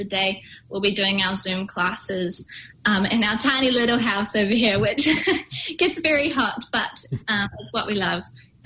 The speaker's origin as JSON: {"language": "English", "town": "Devonport", "region": "Auckland", "country": "New Zealand", "lives_now": "United Kingdom", "said": "We're both from Auckland on the North Shore. More specifically, we come from Devonport, which is a nice little part of the peninsula."}